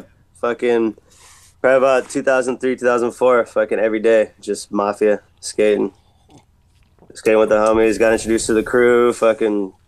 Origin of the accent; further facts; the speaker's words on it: San Diego, California, United States; Growing up in San Diego, having fucking sunshine.